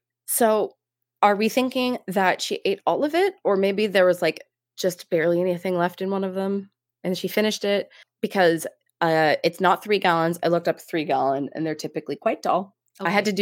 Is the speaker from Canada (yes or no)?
yes; Canada; So we're Canadian. So 9.5 liters of ice cream. So for us, context, again, so we Canadians get our milk in bags.